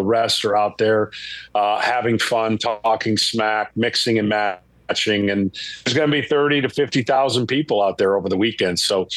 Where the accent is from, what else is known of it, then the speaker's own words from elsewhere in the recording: Atlanta, Georgia, United States; So I'll scramble to get to the All-Star game in my hometown in Atlanta to call up for Fox.